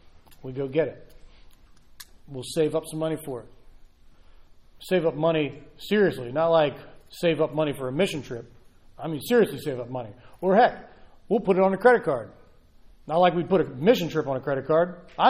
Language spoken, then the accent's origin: English; United States; We grew up in America where this is how we think.